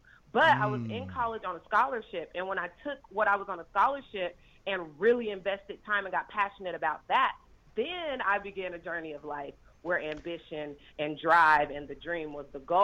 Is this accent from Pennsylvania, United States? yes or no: no; Kansas, United States; because I'm originally from Kansas.